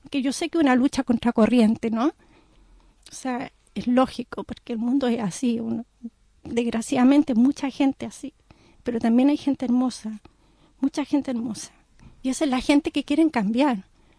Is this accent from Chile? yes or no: yes; Chile; O sea, yo soy chilena